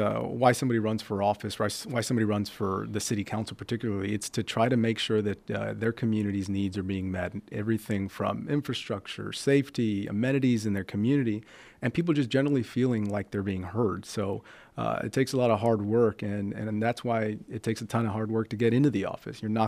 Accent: San Antonio, Texas, United States; You know, I tell folks I grew up in San Antonio all my life, got my high school degree here

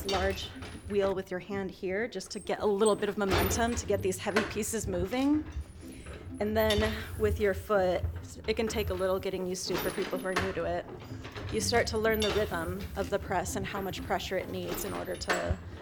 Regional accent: Wisconsin, United States; I grew up in the Midwest. When I get back and I get to like feel the grass in my hands in Wisconsin, it really, really makes me emotional.

